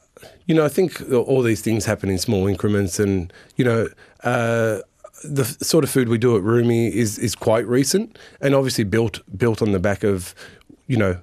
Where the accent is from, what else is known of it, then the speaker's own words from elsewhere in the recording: Australia; So growing up in Australia and being born in Australia, for me, I see the similarities more than the differences.